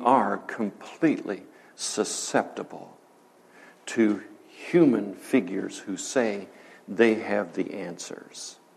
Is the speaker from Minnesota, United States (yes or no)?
no; Illinois, United States; I thought, I need to listen to this because, you know, I'm from Illinois, so I want to know what's going on down there.